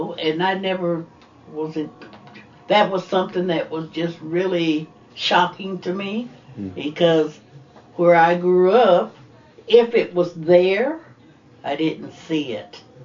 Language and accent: English; Indiana, United States; No, I was brought up in Indiana.